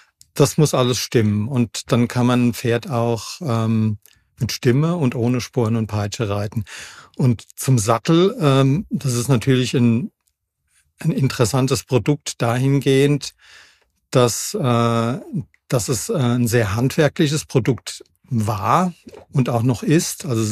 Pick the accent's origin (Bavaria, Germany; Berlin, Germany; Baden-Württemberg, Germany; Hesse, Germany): Hesse, Germany; ich bin da direkt am Altrhein groß geworden, an so einem Altrheinarm. Kühkopf sagt vielleicht einigen was, das ist ein großes Vogelschutzgebiet direkt vor der Haustür.